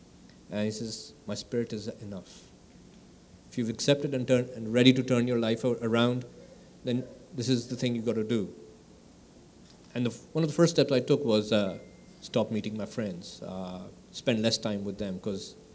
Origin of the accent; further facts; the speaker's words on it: Pakistan; moved away as an adult; now in United States; We come from Pakistan. I've lived in Pakistan all my life, except for the last 1 year, when I arrived in US in March. Maria and I both grew up in Pakistan. Pakistan is a Muslim country with only 1% Christians. I come from a Christian family